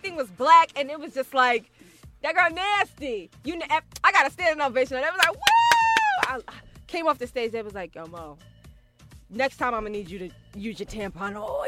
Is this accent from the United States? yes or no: no; Jamaica; Because, you know, I'm from Jamaica. We say rice and peas.